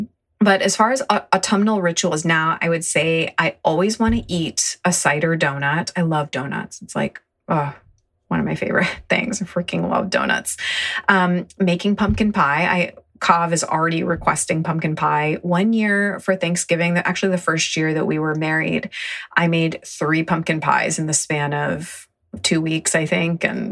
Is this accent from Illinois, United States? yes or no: no; Ithaca, New York, United States; So like I said, I grew up near Ithaca, New York.